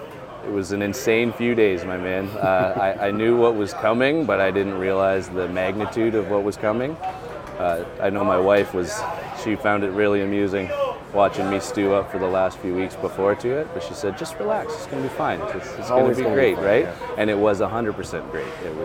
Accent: Ontario, Canada; I am from Canada. We're in Ontario, yeah. Okay. About an hour north of Toronto

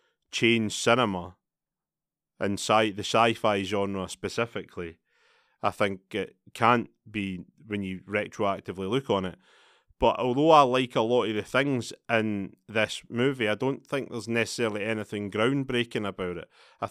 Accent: Scotland, United Kingdom; Maybe I'm biased because I'm Scottish

